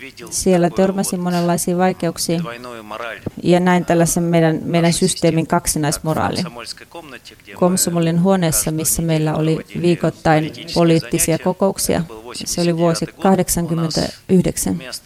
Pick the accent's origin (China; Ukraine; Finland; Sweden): Ukraine; Kyiv Oblast; born there; Finnish is a second language; Minä synnyin Neuvostoliitossa 40 vuotta sitten. Se oli yksi neuvostotasavallan yksiköistä, Ukraina, aika lähellä Kiivin kaupunkia.